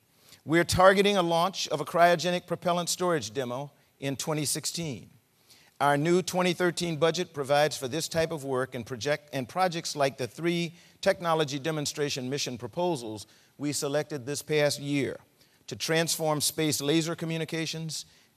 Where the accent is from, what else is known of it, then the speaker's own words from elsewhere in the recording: South Carolina, United States; Just the thought of this would have been science fiction when I was a child growing up in South Carolina.